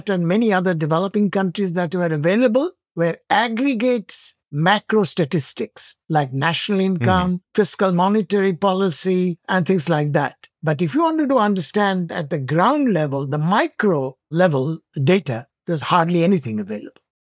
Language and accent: English; West Bengal, India; Going back to your comment about my growing up in West Bengal and being the leftist background, it certainly provoked me because I had to answer the intellectual challenges that my friends were bringing up.